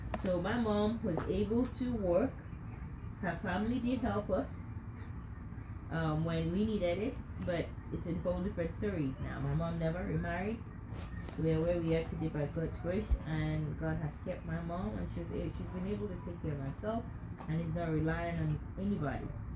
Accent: Nigeria; Growing up in Nigeria

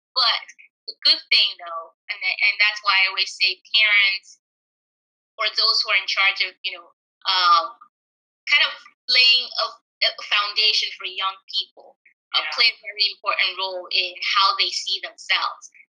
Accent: Nigeria; also born or lived in United Kingdom; Well, so like you rightly said, I'm from Nigeria. I was actually born in the UK, but grew up in Nigeria.

